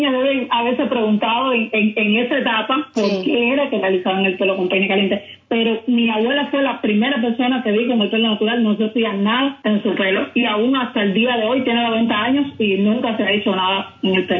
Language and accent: Spanish; Santiago de Cuba, Cuba; now in Havana, Cuba; yo soy de Santiago de Cuba y vivo aquí en La Habana.